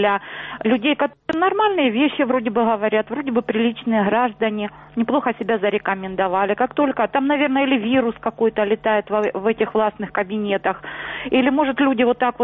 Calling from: Starobilsk, Luhansk Oblast, Ukraine; Добрый день, Луганская область, Старобельск.

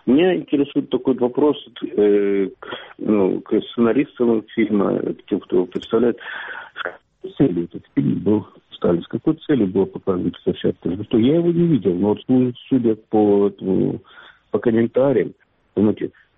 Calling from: Kramatorsk, Donetsk Oblast, Ukraine; Я из Краматорска

